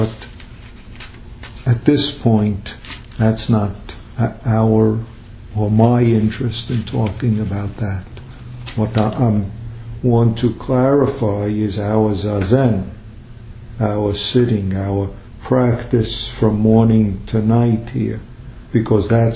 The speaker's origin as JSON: {"language": "English", "region": "New York", "country": "United States", "accent": "New York", "said": "Yes, my New York accent becomes a problem, especially since we're talking about marinating sauce."}